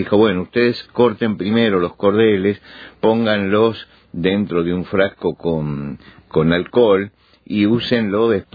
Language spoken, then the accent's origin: Spanish; Argentina; Sí, es una excepción como argentino, realmente.